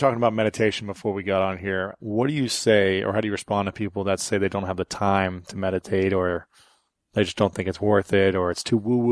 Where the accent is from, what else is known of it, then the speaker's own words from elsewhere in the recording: Ohio, United States; I'm from Ohio, so okay. Cleveland's my boy.